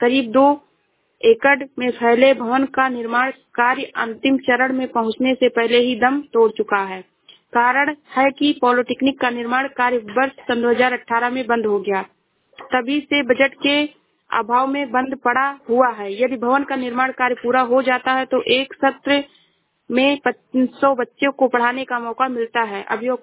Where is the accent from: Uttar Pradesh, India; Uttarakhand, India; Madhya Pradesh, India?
Uttar Pradesh, India; Shravasti; मैं जिला श्रावस्ती से हूँ।